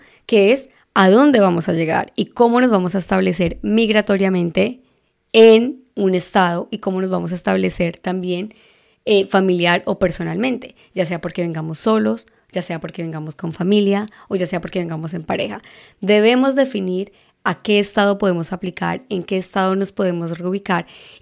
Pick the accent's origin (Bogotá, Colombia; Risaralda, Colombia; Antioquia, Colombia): Bogotá, Colombia; now in Texas, United States; yo vengo de Bogotá, que para los que son de Colombia saben que Bogotá pues estaba frío.